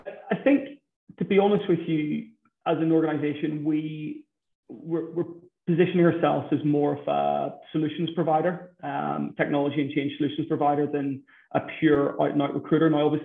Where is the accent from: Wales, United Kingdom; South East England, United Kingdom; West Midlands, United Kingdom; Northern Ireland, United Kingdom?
Northern Ireland, United Kingdom; Belfast; now in Bristol, United Kingdom; Just outside of Belfast.